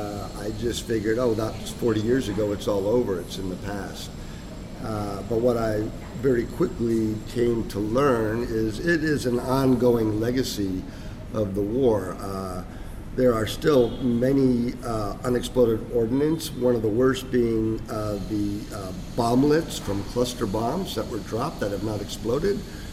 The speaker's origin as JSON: {"language": "English", "country": "United States", "said": "In fact, just the opposite. I've experienced a lot of interest in the fact that I'm American, what life is like in America"}